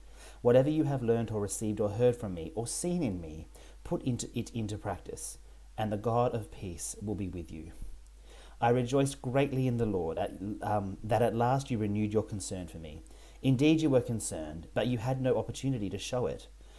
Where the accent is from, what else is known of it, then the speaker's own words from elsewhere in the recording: Western Australia, Australia; I was actually born and raised in Western Australia, and so my parents still live over there, along with my brothers and sisters-in-law and their families.